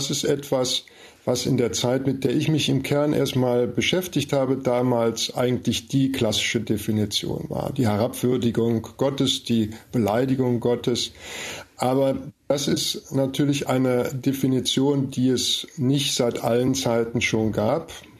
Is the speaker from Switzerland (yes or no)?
no; Rhineland, Germany; ich bin ja eigentlich Rheinländer und insofern in einer katholischen Kultur groß geworden